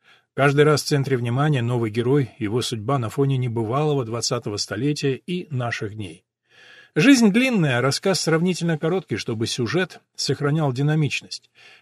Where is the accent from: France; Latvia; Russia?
France; Clermont-Ferrand, Auvergne-Rhône-Alpes; born there; Russian is a second language; Я родился в Клермон-Ферран. Это столица региона Авернь в центральном горном массиве